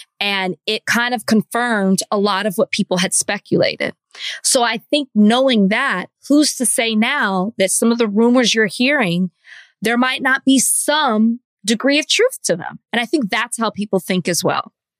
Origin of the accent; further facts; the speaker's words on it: Dallas, Texas, United States; I'm from Dallas, and I'm from Oak Cliff to be exact, which is where the Potter's House is.